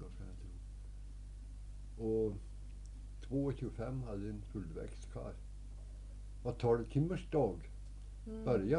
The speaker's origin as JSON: {"language": "Swedish", "town": "Ramsjö", "region": "Gävleborg County", "country": "Sweden", "tie": "born there", "said": "Och jag är född uppe i Ramsjösocken, ja. Ligger 5 mil norr om Ljusdal."}